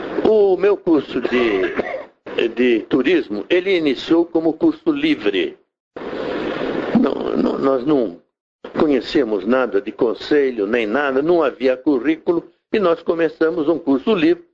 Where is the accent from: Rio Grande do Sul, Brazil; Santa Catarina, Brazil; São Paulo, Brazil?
Santa Catarina, Brazil; E sou catarinense.